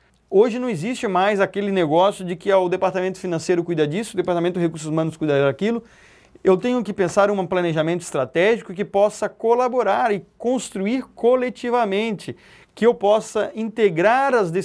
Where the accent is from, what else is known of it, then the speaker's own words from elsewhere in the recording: Florianópolis, Santa Catarina, Brazil; eu sou manezinho, sou de Floripa